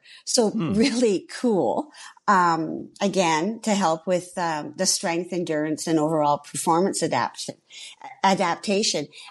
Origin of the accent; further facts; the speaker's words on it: Canada; as a Canadian, it's always neat when you're at a destination outside of your country, you see another Canadian.